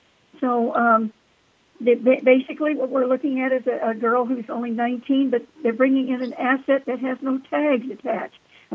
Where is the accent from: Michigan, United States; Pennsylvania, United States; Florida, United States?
Florida, United States; Well, wait a minute. I came from Florida.